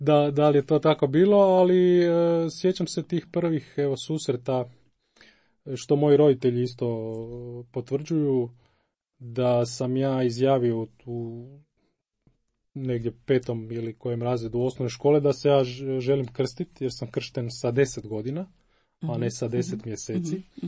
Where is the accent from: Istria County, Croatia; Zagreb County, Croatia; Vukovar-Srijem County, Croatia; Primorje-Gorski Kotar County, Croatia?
Zagreb County, Croatia; Zaprešić; odrastao sam u Zaprešiću, roditelji su nas odgajali, brata i mene, u jednom tradicionalnom pogledu